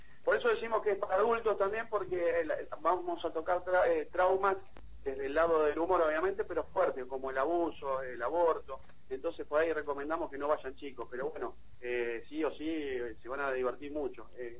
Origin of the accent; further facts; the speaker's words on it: La Plata, Buenos Aires Province, Argentina; now in América, Argentina; para mí es algo especial porque yo soy de La Plata, digamos, y estoy viviendo acá en América, cerca de Trenquelauquen